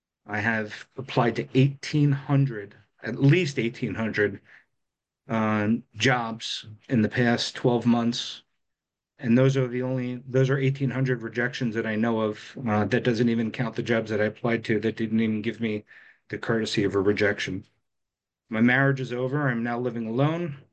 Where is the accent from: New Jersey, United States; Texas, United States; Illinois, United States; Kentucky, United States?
New Jersey, United States; I still have family in New Jersey. I was born and raised in New Jersey.